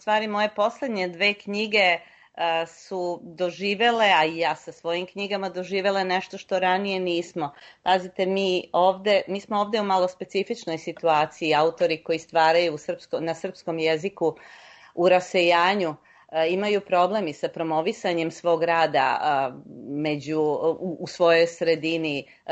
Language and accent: Serbian; Loznica, Šumadija and Western Serbia, Serbia; now in Toronto, Canada; i u mom rodnom gradu Loznici. A kasnije kad sam došla u Toronto